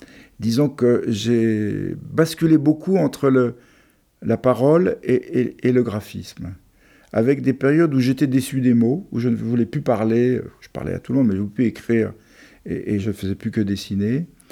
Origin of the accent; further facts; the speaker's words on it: Paris, Île-de-France, France; born there; Je suis né à Paris, je vis ici dans la région depuis 35 années. J'avais un parrain suisse et une marraine espagnole aussi